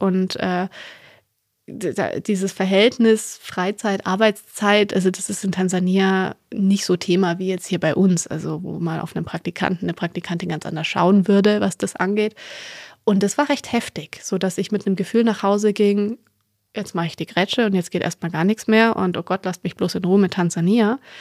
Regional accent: Bavaria, Germany; also born or lived in Hanover; Gut, jetzt bin ich in Hannover geboren, aber habe eben doch seit meinem dritten Lebensjahr immer in Bayern gelebt.

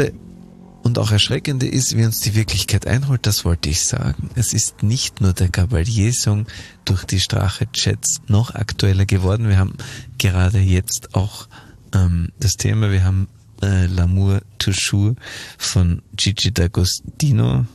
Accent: Spittal an der Drau, Carinthia, Austria; Als Kärntnerin möchte ich auch noch dem Eichhörnchen ein großes Lob aussprechen. Sehr präzise gesprochen, der Dialekt und die Art, die Wörter so rauszupressen. Genauso ist es bei uns in Spital.

